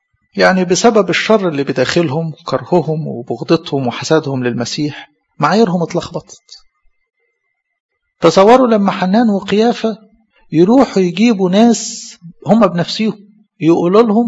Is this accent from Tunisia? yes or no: no; Egypt; عندنا في مصر